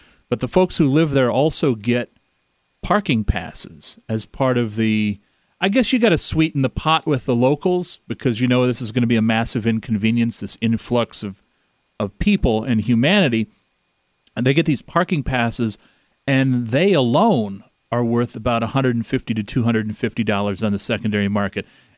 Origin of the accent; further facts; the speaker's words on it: DeWitt, Iowa, United States; this town, which is about the size of my hometown. I'm from DeWitt here in eastern Iowa.